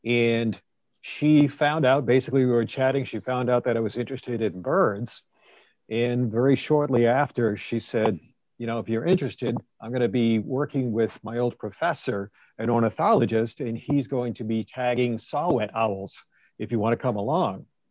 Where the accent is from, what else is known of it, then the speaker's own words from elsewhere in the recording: Rhode Island, United States; I'm Rhode Island born, Rhode Island bred, and when I die, I'll be Rhode Island dead.